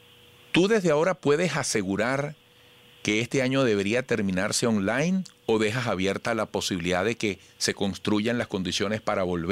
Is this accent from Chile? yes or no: no; Venezuela; nuestro deseo como venezolanos es que la educación encuentre los cauces